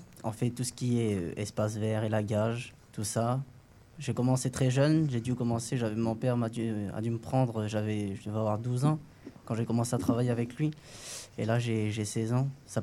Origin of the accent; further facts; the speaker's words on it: Orléans, Centre-Val de Loire, France; Moi, je suis né ici, j'ai grandi ici à Orléans... C'est ma ville, quoi.